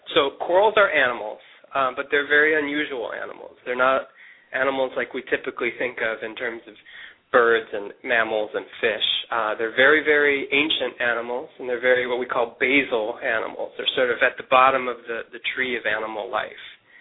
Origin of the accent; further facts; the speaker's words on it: Michigan, United States; I grew up in Michigan on the shores of Lake Michigan